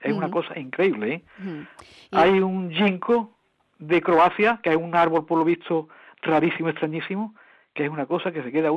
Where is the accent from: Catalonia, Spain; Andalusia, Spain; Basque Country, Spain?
Andalusia, Spain; Lucena; es un árbol aquí en Lucena, y pues yo soy de Lucena